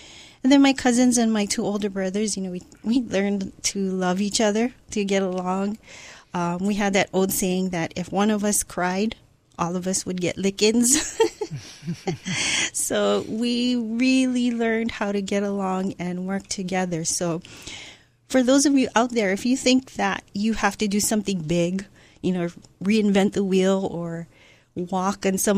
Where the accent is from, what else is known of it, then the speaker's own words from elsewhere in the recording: Ewa Beach, Hawaii, United States; Danny, I am a true local girl. I was born and raised here in Hawaii. I grew up on the west side in Ewa Beach.